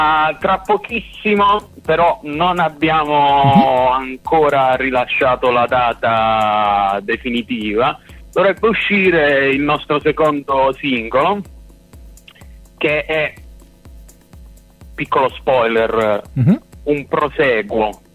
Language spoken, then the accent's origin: Italian; Apulia, Italy; perché noi siamo pugliesi, siamo dalla provincia di Foggia, siamo poi in pieno Tavoliere, veniamo dai paesini piccolissimi.